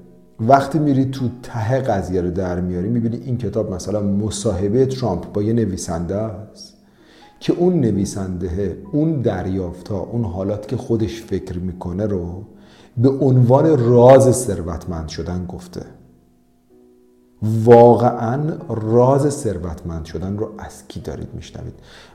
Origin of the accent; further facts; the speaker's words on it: Amol, Mazandaran, Iran; ما تو شهر خودمون تو آمول یادمه که من وقتی خیلی کوچیک بودم